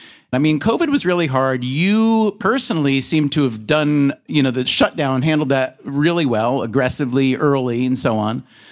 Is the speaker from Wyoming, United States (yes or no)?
no; New York, United States; because I come from New York